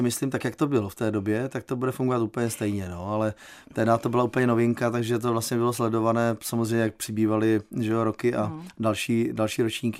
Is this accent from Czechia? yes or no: yes; Velká Bíteš, Vysočina Region, Czechia; born there; ve Velké Bíteši, mém rodišti na náměstí